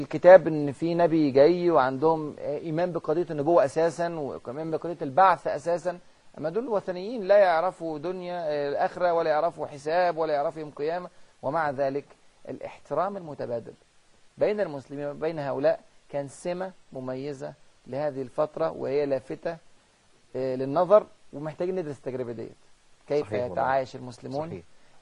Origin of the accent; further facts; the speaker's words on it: China; احنا عندنا في الصين